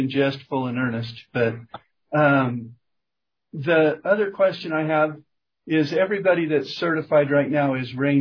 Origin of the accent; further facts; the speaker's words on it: Utah, United States; Well, and just for your information, I'm from Daggett County. We're 950 people and have the same issues with towns of similar size.